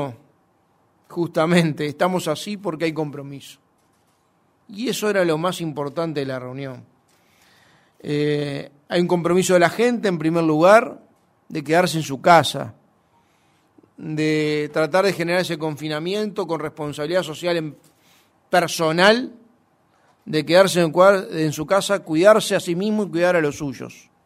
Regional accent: Uruguay; como uruguayo, como gobierno nacional, en nombre del Presidente de la República

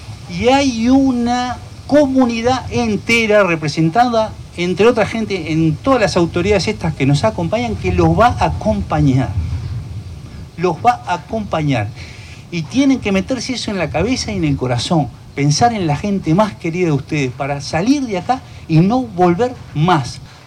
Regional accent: Uruguay; me deja muy contento como ciudadano uruguayo. Así somos los uruguayos

